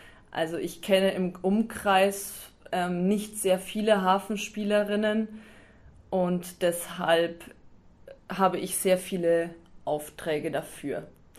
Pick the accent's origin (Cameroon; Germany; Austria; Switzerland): Germany; Munich, Bavaria; ich komme aus München in Bayern.